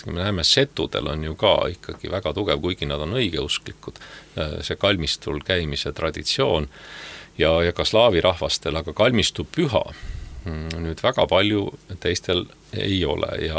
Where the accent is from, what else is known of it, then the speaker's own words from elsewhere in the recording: Saue, Harju County, Estonia; Olles Saue linnas sündinud ja kasvanud